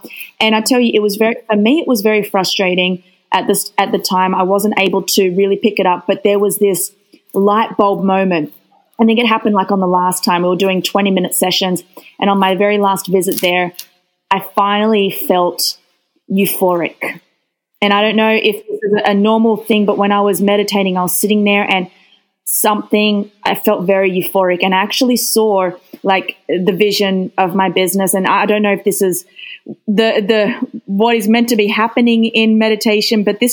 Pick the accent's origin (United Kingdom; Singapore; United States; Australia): Australia; I'm from Australia originally